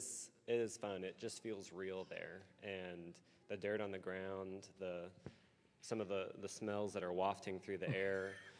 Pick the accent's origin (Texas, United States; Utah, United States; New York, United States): Texas, United States; I'm from Texas, and I've dreamed of living in a commune really just in a faith community.